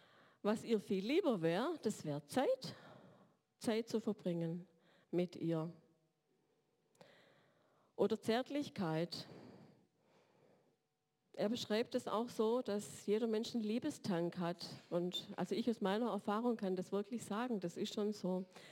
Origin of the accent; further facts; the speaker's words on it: Baden-Württemberg, Germany; accent: Swabian; first language German; Meine Muttersprache ist Deutsch und ich spreche den Dialekt Schwäbisch.